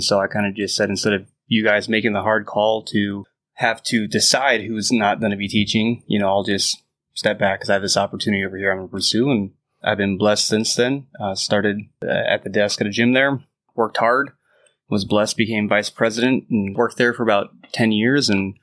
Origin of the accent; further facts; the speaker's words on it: Milwaukee, Wisconsin, United States; born there; also born or lived in Texas; But I was born in Milwaukee. Dad passed away when I was 2. My mother remarried.